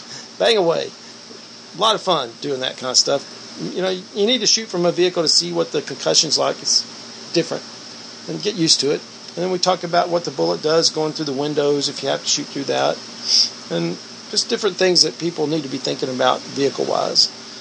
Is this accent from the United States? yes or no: yes; Fort Worth, Texas, United States; You know, so we're from Fort Worth here.